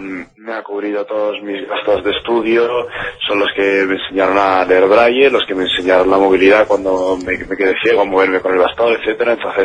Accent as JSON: {"language": "Spanish", "region": "Canary Islands", "country": "Spain", "tie": "born or raised there", "said": "yo ya nací en Canarias y he estado prácticamente toda mi vida"}